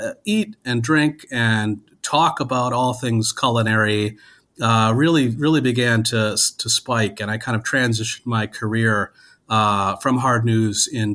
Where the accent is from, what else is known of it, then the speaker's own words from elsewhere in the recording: Wisconsin, United States; Obviously I grew up in Wisconsin. I knew that we had great cheese.